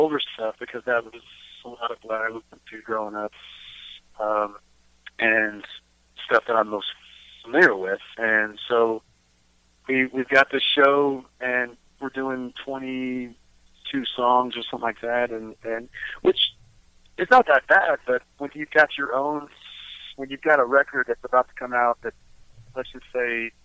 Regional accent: Texas, United States; We're trying to be more than that and go outward from Texas and show who we are, because we are from Texas and what we sing and play and write.

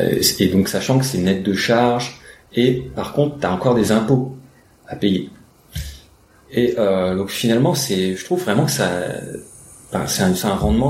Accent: France; Alors c'est vrai que en tant que Français, nous on a un peu plus l'habitude des SCPI

